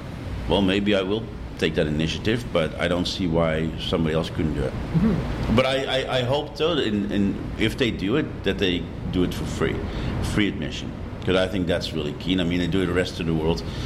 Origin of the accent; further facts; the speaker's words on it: Amsterdam, North Holland, Netherlands; English is a second language; because I'm European, I'm from Amsterdam